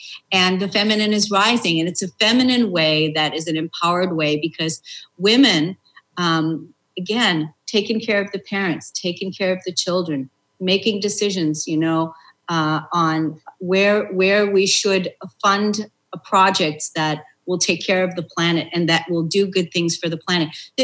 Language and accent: English; Germany; when I grew up in Germany, and my mother was a single mother